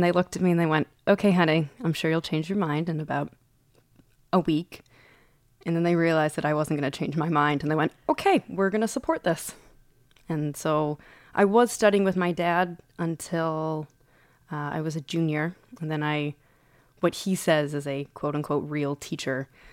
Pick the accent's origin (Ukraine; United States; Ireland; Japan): United States; Ann Arbor, Michigan; I grew up in Ann Arbor, and I actually started music when I was 4 on violin.